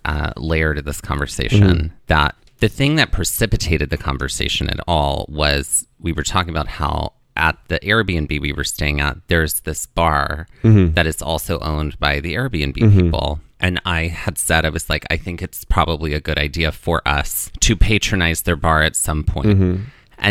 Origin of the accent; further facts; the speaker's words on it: New Jersey, United States; We're not. No, we're from New Jersey, but...